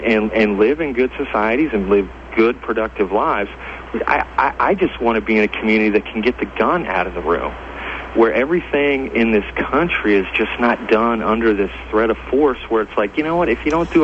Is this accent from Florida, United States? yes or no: yes; Daytona Beach, Florida, United States; I'm from Daytona Beach, Florida.